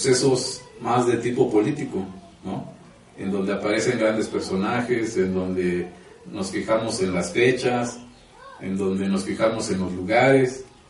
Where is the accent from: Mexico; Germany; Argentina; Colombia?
Mexico; ese tipo de legado que nosotros como mexicanos pues hemos recibido o que seguimos recibiendo